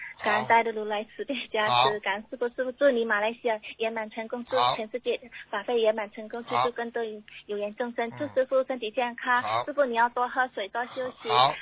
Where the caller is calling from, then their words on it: Japan; 不是，我们是日本的